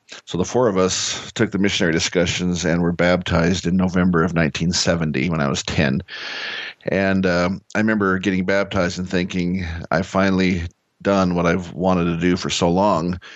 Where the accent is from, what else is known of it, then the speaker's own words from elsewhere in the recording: Longview, Washington, United States; I'm from Washington State. I was born and raised in Longview, Washington.